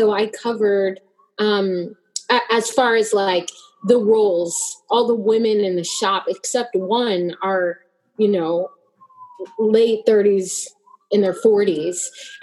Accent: Texas, United States; I'm from Texas.

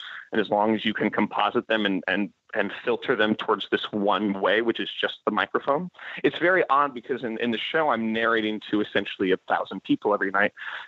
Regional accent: San Francisco, California, United States; I'm from San Francisco, so I was given a break at the historic Venetian Room

